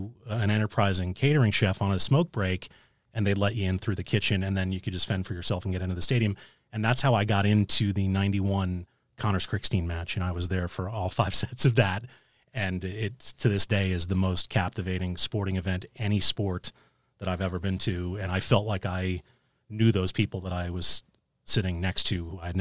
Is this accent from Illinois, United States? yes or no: no; New York City, New York, United States; And I did that growing up in New York City.